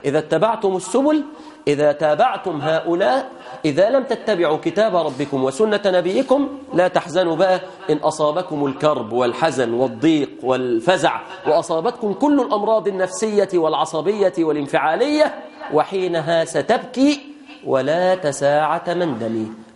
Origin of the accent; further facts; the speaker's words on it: Egypt; اللهم احفظ بلادنا مصر،